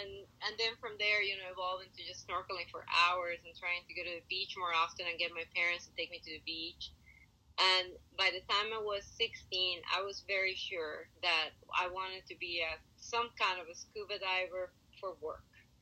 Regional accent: Mexico; English is a second language; now in San Diego, United States; I am from Mexico. Okay. Now I live in San Diego.

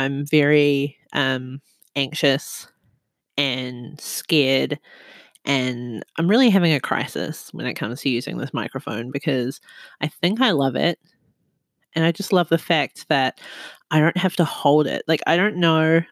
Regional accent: New Zealand; now in Australia; So again, I'm … This is a 3 AM podcast, and I am from New Zealand, but I'm living in Australia, and I live in an apartment

